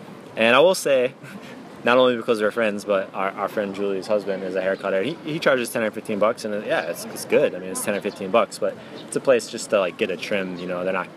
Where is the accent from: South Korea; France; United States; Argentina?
South Korea; We come from Korea, where you'll pay $20